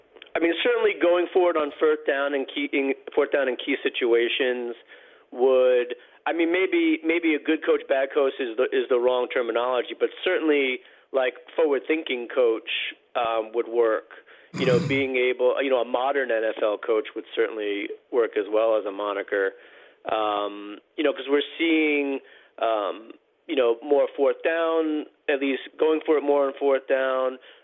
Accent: Queens, New York, United States; But yeah, I mean, growing up in Queens, my team was the New York Knicks.

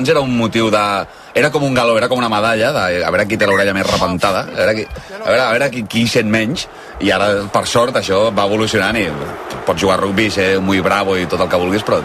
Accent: Catalonia, Spain; els catalans, els que som del Barça...

